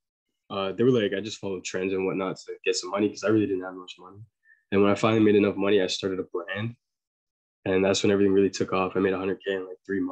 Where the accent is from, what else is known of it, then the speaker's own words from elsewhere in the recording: Canada; I'm 17 from Canada